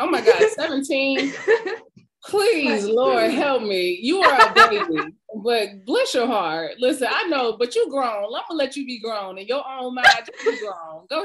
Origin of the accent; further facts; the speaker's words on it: Cleveland, Ohio, United States; But I think what shaped me the most is growing up in Cleveland, Ohio, you know, growing up at Antioch Baptist Church.